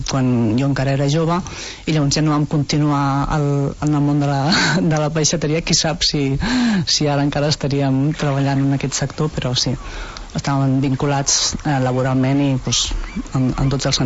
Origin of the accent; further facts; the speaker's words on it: Tarragona, Catalonia, Spain; born there; vaig néixer a Tarragona, tinc molta vinculació amb el barri del Serrallo, que els meus avis materns eren del Serrallo